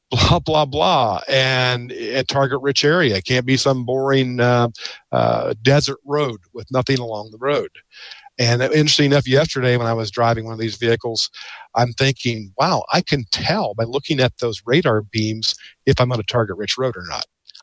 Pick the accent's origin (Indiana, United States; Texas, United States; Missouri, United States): Indiana, United States; Kokomo; since I'm from Kokomo, Indiana